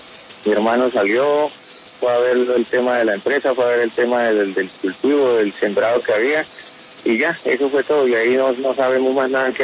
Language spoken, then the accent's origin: Spanish; Colombia; como ciudadano colombiano